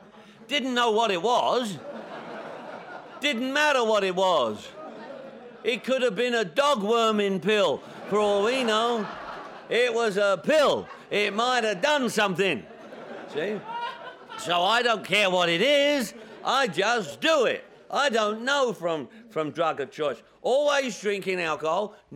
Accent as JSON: {"language": "English", "region": "London", "country": "United Kingdom", "tie": "born or raised there", "said": "I'm from London, England. I was raised in London, England. I lived in my mum's house in northwest London."}